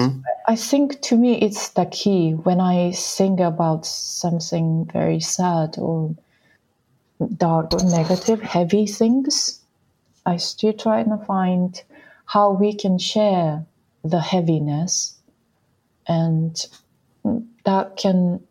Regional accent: Hokkaido, Japan; I kind of mimic the sound that I was listening when I was a kid in Hokkaido.

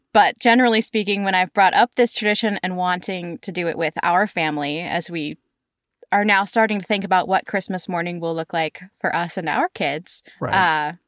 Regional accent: Orlando, Florida, United States; born and bred in Florida

